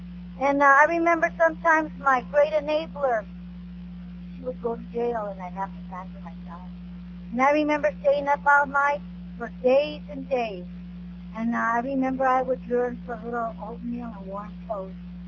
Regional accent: California, United States; I'm from Orange County in L.A. There's nothing but sand and tumbleweed.

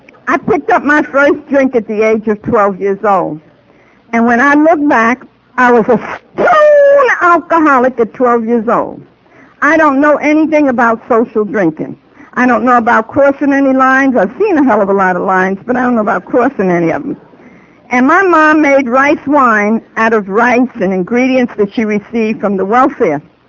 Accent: Manhattan, New York, United States; also born or lived in Brooklyn; I'm the oldest of five children. I was born in Brooklyn and raised in Manhattan.

